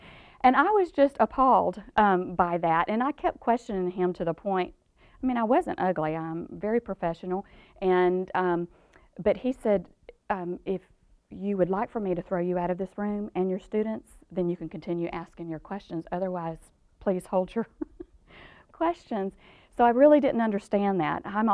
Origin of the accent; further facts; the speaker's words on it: Georgia, United States; accent: Georgia; for some reason they can detect my Georgia accent. I don't think that I have one, but oh well.